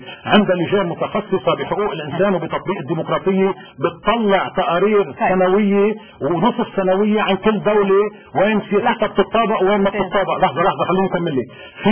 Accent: Lebanon; لأنه أنا كلبناني بمكان ما

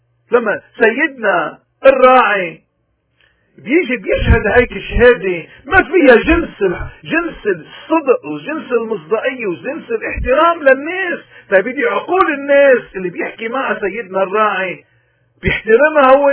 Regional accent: Lebanon; طيب يا خي نحن كلبنانيين بدنا نسأل هذا الإنسان

